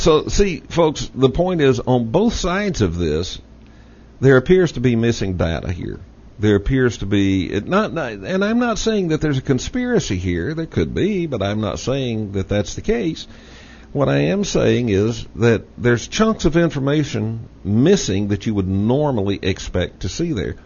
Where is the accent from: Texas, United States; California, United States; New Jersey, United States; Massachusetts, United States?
Texas, United States; accent: Texas; I'm doing the best I can with my Texas accent.